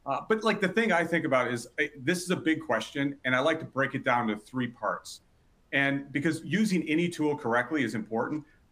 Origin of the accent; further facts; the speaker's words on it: Chicago, Illinois, United States; I grew up in Chicago and it was always cold there.